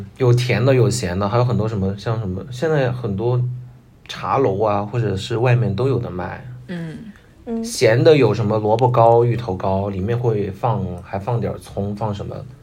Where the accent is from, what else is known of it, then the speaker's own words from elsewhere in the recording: Guangdong, China; 就是我们广东人会有一个说法叫无鸡不成宴